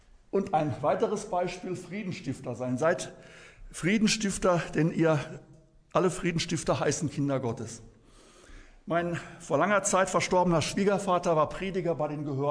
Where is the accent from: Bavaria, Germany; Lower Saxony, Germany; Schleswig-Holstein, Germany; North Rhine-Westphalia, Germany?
North Rhine-Westphalia, Germany; Issum; wo kommst du her? Aus Issum. Ah, sagt er, am Niederrhein.